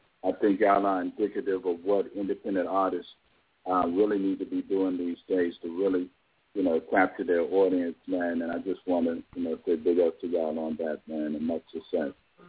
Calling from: Atlanta, Georgia, United States; also born or lived in Washington, D.C.; But, yeah, calling from the A, man, by way of D.C., man, the DMV.

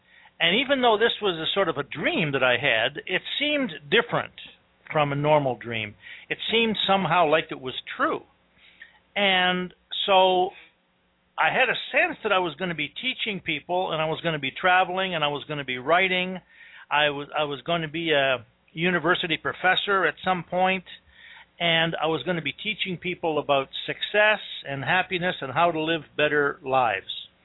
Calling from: Victoria, British Columbia, Canada; But I'm calling from Victoria, British Columbia, on the west coast of Canada

